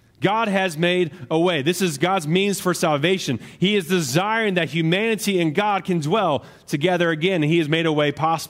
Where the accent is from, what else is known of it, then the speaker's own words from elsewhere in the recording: Appalachia, United States; I am an Appalachian through and through.